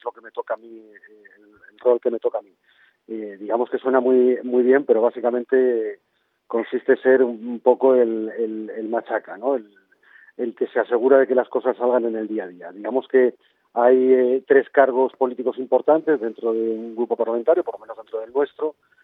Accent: Madrid, Community of Madrid, Spain; born there; tengo 50 años. Nací en el 75 en Madrid.

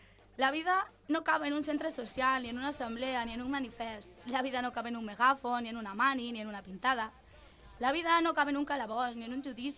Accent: Banyeres de Mariola, Valencian Community, Spain; n'hi ha que dir que és col·lega del meu poble, que som els dos de Banyeres

